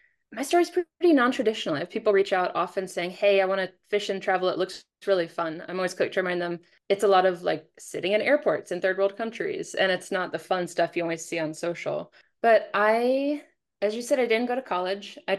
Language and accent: English; Montana, United States; I'm a Montana kid. I grew up in Montana, and here it's usually for those of us who are from here, it's like horses or fishing.